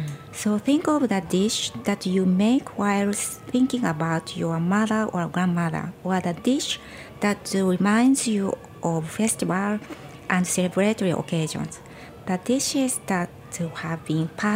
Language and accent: English; Kyoto, Japan; I used to make chirimen sancho, which is my hometown specialty from Kyoto, for fun.